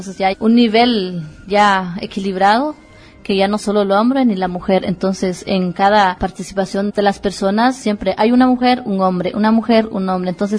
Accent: Guatemala; Es primera vez que salgo de mi país. Estoy muy contenta de haber venido acá a compartir un poco de nuestras experiencias en mi país como Guatemala.

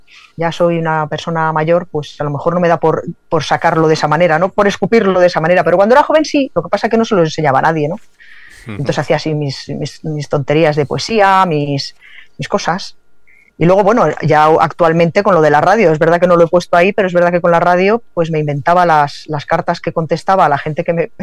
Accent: Madrid, Community of Madrid, Spain; aquí han nacido mis hijos y aquí y de aquí soy, de Manoteras.

